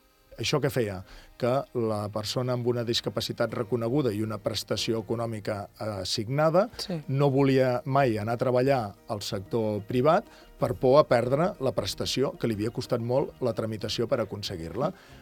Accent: Catalonia, Spain; jo aquestes terres me les estimo molt, però jo sóc del Camp de Tarragona

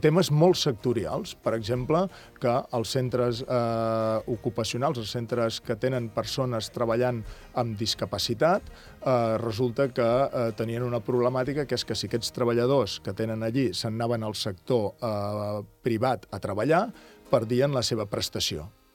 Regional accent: Catalonia, Spain; jo aquestes terres me les estimo molt, però jo sóc del Camp de Tarragona

